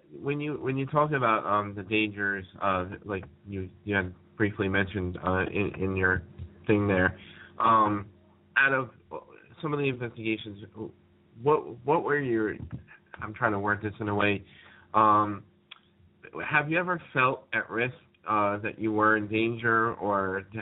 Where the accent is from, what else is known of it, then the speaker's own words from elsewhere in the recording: New York, United States; And we're looking at one another like, you know, like, we're from New York.